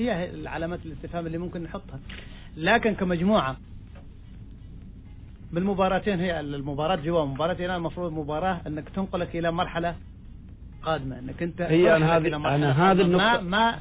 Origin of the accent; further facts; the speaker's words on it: Oman; نحن كلاعبين عمانيين